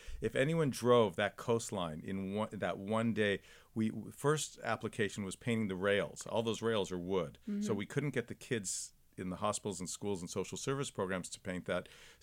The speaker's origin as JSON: {"language": "English", "town": "Pacific Palisades", "region": "California", "country": "United States", "tie": "born or raised there", "said": "So it's kind of that, really, that we grew up in the Palisades."}